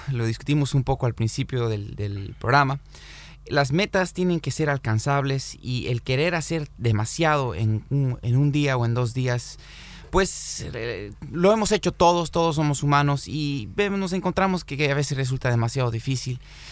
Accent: Bolivia; yo soy oriundo de Bolivia. Tal como el doctor Claros, me formé en la Facultad de Medicina de Bolivia

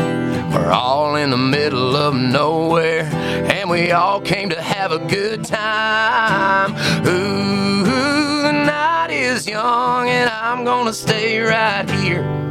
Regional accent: Gulf Coast, United States; now in Tennessee, United States; I grew up on the Gulf Coast, so I'm having to get used to the waterways and the lakes and rivers we got up there.

